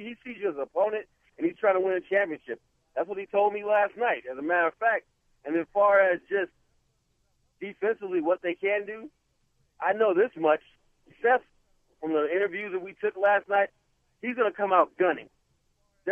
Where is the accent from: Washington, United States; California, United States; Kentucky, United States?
California, United States; We both Bay Area and cats, so we get that too.